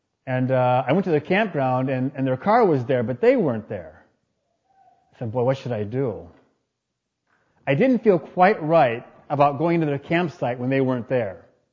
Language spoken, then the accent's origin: English; Wisconsin, United States; Well, actually, I don't really go to any church here because I'm from Wisconsin. I'm just visiting.